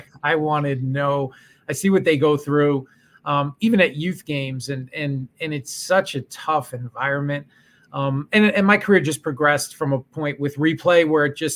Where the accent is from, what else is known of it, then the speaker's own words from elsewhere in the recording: New York, United States; Growing up in Long Island, I went to Hofstra